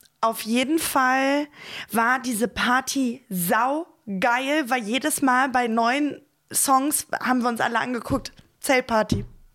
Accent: North Rhine-Westphalia, Germany; wir Mädels, wir kommen ja aus OWL, Ostwestfalen-Lippe.

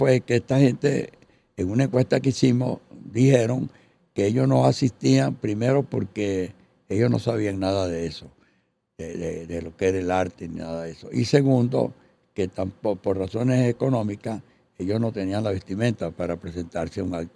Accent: Caripito, Monagas, Venezuela; hice esa primera experiencia allá en Caripito, en los Cerritos, en mi tierra

